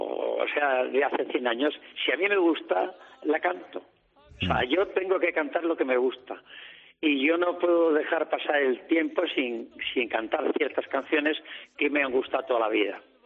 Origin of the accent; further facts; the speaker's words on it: Linares, Andalusia, Spain; Voy a mi tierra, Linares, para que no digan.